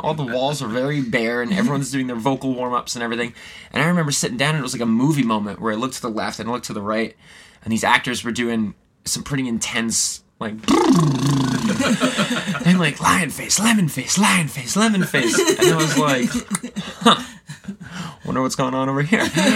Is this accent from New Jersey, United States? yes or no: no; Staten Island, New York, United States; my friend Jason, who I grew up doing children's theater with, in my hometown, Staten Island, New York.